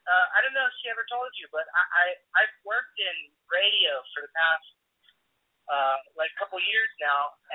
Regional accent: Raleigh, North Carolina, United States; I'm from Raleigh, North Carolina.

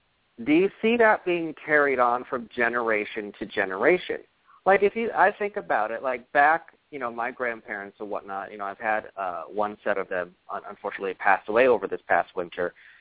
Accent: East Coast, United States; Like, you know, I mean, I'm from the East Coast.

